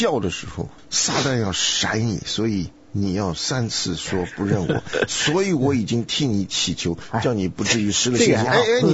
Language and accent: Chinese; China; 我们中国人有公筷，他们吃饭有公刀。